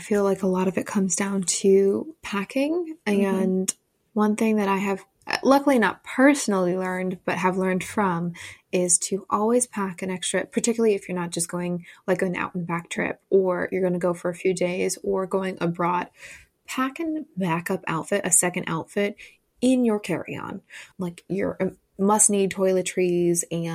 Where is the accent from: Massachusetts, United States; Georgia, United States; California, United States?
California, United States; Huntington Beach; Huntington Beach, where I spent a lot of time growing up in California